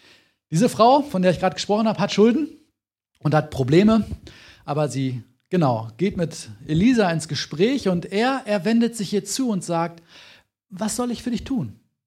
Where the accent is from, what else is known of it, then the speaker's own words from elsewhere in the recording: Dortmund, North Rhine-Westphalia, Germany; ich komme aus Dortmund, also in der Stadt.